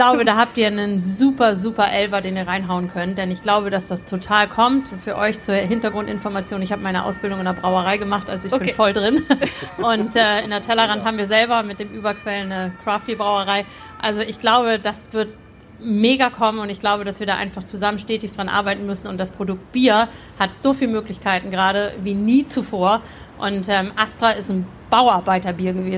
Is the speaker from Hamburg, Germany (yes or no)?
yes; Hamburg, Germany; zum Beispiel, wo ich herkomme, Hamburg.